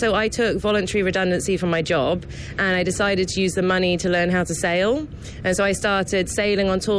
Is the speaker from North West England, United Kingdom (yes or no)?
no; West Midlands, United Kingdom; I am from Shropshire, and I'm actually the only British crew member.